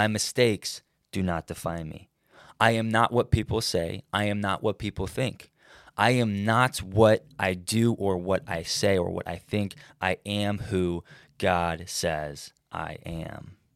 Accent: United States; But because we grew up in America where the norm was longer board shorts

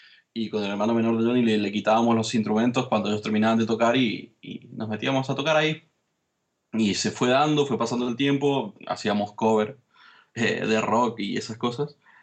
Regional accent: Mendoza, Argentina; soy de Mendoza, de la ciudad de Mendoza, de la cuarta sección.

